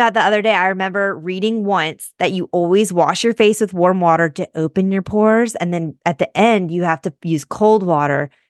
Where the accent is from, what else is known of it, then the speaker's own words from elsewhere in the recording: Kentucky, United States; Well, I remember like I'm from Kentucky. I went to Clemson.